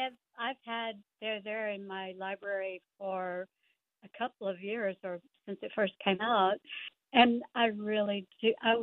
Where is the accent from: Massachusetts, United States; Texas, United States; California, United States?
Texas, United States; I'm a Cherokee from East Texas